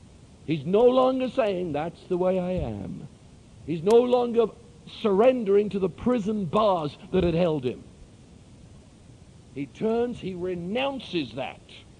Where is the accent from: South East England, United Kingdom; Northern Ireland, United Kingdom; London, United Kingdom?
London, United Kingdom; born there; I was born in London just before World War II.